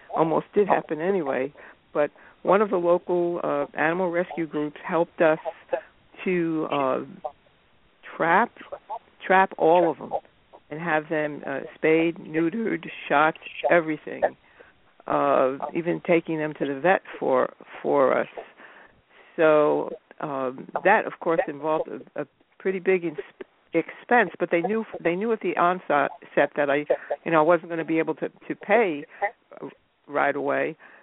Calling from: Chatham, New Jersey, United States; Chatham, New Jersey.

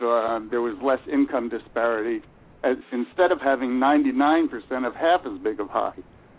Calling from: Piscataway, New Jersey, United States; in Piscataway, New Jersey.

